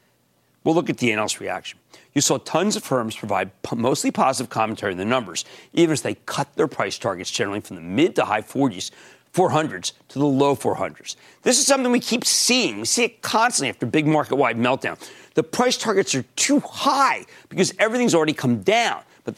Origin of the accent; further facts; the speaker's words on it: New Jersey, United States; Let's go to Stuart in my home state of New Jersey.